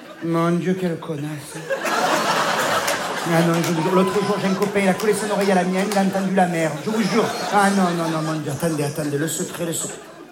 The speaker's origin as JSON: {"language": "French", "region": "Provence-Alpes-Côte d'Azur", "country": "France", "said": "Oui, je viens du sud de la France, oui. Ah, je suis provençal."}